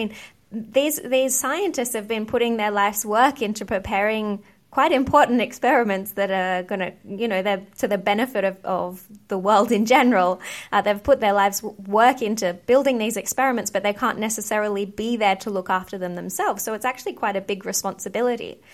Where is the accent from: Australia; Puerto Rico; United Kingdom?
Australia; And as I said before, I grew up in Australia.